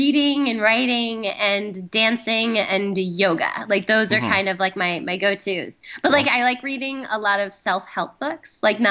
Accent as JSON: {"language": "English", "town": "Mahopac", "region": "New York", "country": "United States", "said": "I'm originally from Mayapack, New York. It's like a small town about an hour north of New York City."}